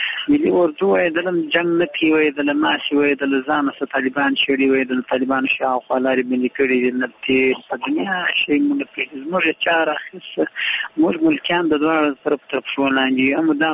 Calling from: Uruzgan, Afghanistan; روزګان ولایت شیراسه خبرې کوم.

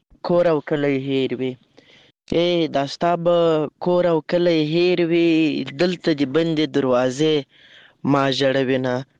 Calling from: Lashkar Gah, Helmand, Afghanistan; accent: Helmandi; هغه زموږ هلمندې لهجه دې واغه میدلې نه وي

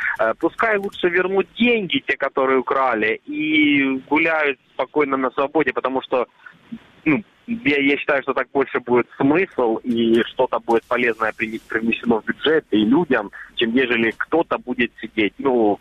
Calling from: Luhansk Oblast, Ukraine; Здравствуйте … Луганская область.

